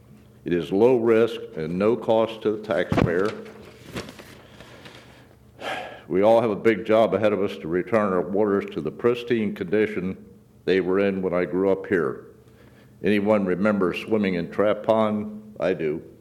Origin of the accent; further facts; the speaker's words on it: Laurel, Delaware, United States; Good plug in from my hometown. Born and raised in Laurel. Currently live in Millsboro.